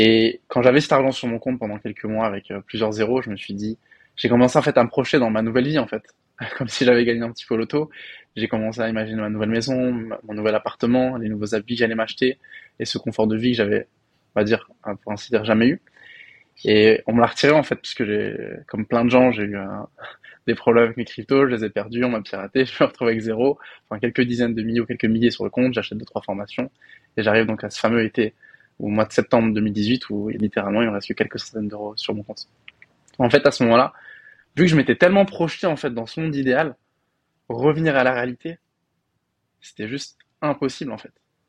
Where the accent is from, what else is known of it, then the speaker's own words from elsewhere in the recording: Paris, Île-de-France, France; Donc, moi, j'ai grandi à Paris, dans le 19e arrondissement.